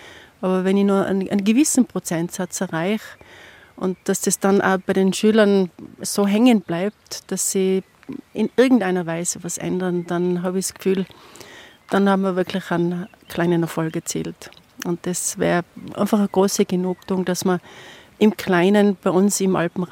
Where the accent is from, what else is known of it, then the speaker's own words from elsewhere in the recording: Tyrol, Austria; Zudem wollen wir jetzt auch bei verschiedenen Berghütten bei uns in Tirol Boxen aufstellen